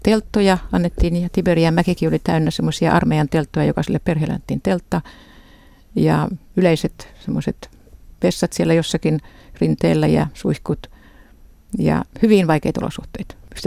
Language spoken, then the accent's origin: Finnish; Israel; sinne perheenä tultiin vuonna 49, josta alkaen olen ollut Israelissa 7-vuotiaasta ja nyt yli 70-vuotiaaksi. Ja tämä fakta, että kasvoin Israelissa